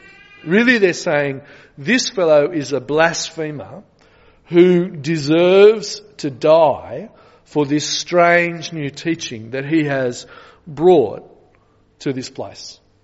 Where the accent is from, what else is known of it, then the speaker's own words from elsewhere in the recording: Bathurst, New South Wales, Australia; I think one of the reasons was I grew up in Bathurst.